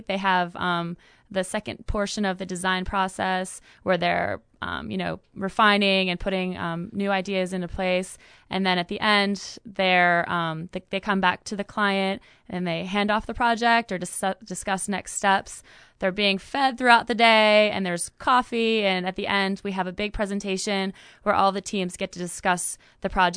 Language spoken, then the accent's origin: English; Pittsburgh, Pennsylvania, United States; also born or lived in New York, United States; now in Charlottesville, United States; Well, I'm originally from Pittsburgh, and my husband and I moved to Charlottesville from New York about 5 years ago.